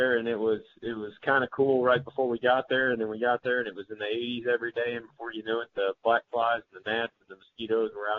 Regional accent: Paris, Missouri, United States; I'm from Paris, Missouri, a little town with about 900 people in it. And it's up in the northeast part of the state. I grew up there. Most of my family's from there.

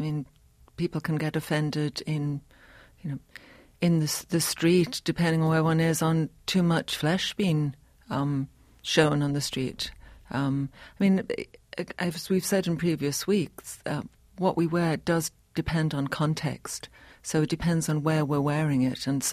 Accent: the north of England, United Kingdom; I grew up in the north of England, and I can remember wearing clothes that were quite warm.

